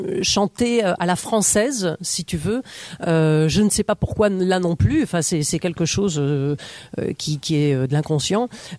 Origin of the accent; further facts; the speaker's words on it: Saumur, Pays de la Loire, France; puisque je suis de Saumur